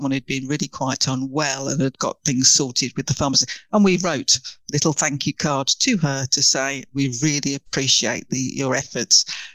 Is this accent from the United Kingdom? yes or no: yes; United Kingdom; Yeah, I suppose, I don't know, I always say it's because we're British.